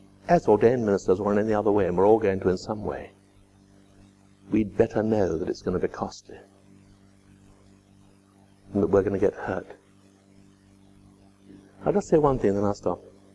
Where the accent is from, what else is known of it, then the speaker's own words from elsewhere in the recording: England, United Kingdom; I mean, as English people, we're all strugglers, aren't we?